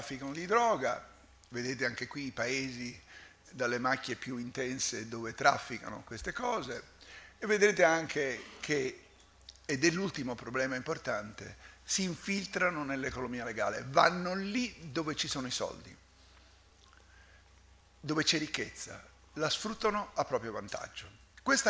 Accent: Palermo, Sicily, Italy; born there; io sono nato a Palermo, poi sono andato fuori a lavorare

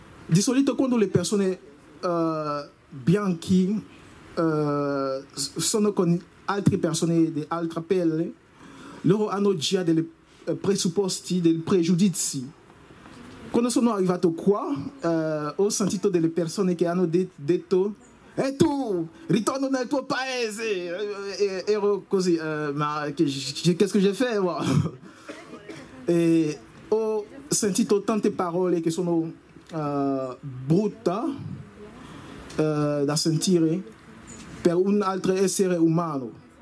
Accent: Côte d’Ivoire; Italian is a second language; moved away as an adult; now in Italy; vengo dalla Costa d'Avorio. Allora, prima di venire qua ho studiato il diritto per 4 anni, quindi mi sono trasferito qui per studiare il diritto internazionale della migrazione.

